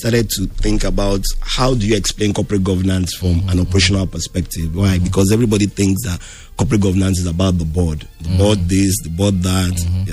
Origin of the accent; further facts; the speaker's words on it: Nigeria; Where am I from? I'm from Nigeria.